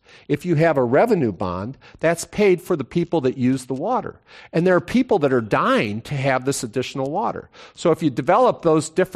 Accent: Chicago, Illinois, United States; That's when I grew up in Chicago. You know, you had the Italian community, the Czech community, the Polish community, but they all had their community banks.

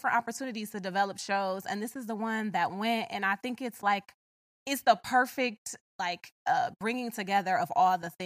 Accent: Detroit, Michigan, United States; I'm from Detroit. I was always into like, I was always just a theater nerd. Grew up in the city

